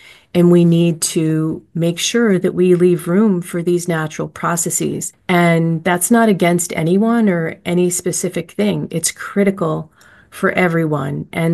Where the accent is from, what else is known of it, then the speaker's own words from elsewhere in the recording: Pittsfield, Massachusetts, United States; born there; also born or lived in Colorado; I was born in Pittsfield, Massachusetts, and lived in New England for a lot of my life, but also lived out in the West Coast in Colorado. But I love New England.